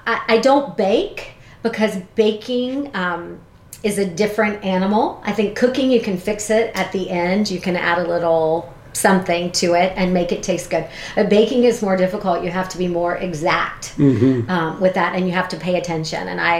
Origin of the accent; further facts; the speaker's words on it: Southern US, United States; I grew up in the South